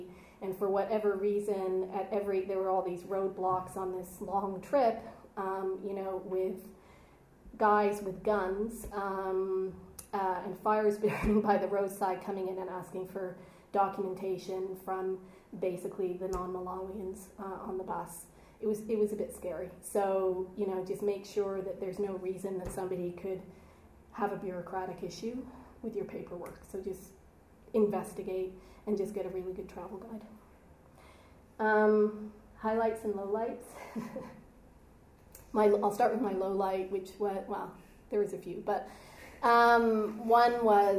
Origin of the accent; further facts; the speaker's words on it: Canada; I'll say dollars because I'm Canadian